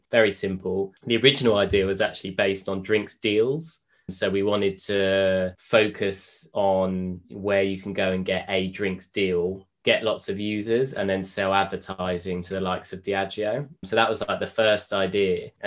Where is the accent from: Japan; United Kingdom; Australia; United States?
United Kingdom; London; I'm from London, so I knew the sort of landscape.